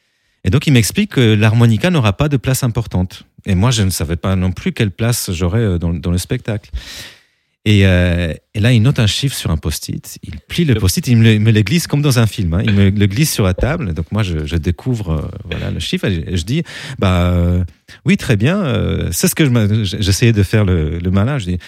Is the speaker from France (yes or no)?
yes; France; Je suis un des D'accord, rares Français ouais. qui n'ont jamais vu un show